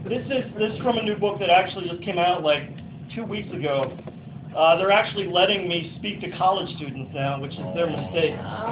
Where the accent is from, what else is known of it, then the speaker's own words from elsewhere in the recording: Pennsylvania, United States; I grew up in Pennsylvania, so.